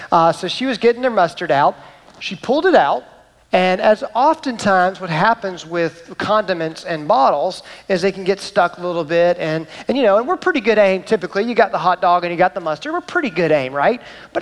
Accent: Atlanta, Georgia, United States; I grew up in Atlanta with a family that would get together on the holidays and birthdays

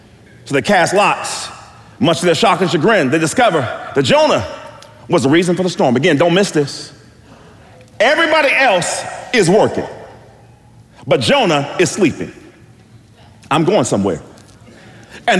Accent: Youngstown, Ohio, United States; I told you all that I grew up in Youngstown, Ohio. I went to Camel Memorial High School.

